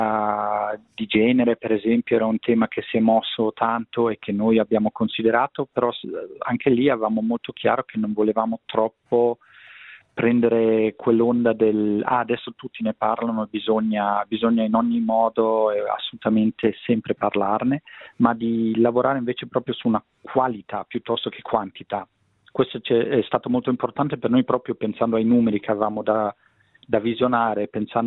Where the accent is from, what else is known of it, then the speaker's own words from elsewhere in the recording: Ticino, Switzerland; Sì, esatto, del Ticino, esatto, della Svizzera italiana.